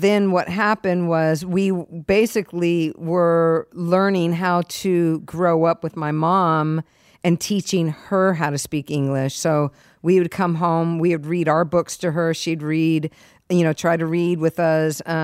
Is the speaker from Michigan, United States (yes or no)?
no; San Diego, California, United States; also born or lived in New York; I was there for 1 year. I was 1 year old, and then we moved to San Diego. So I was raised in San Diego.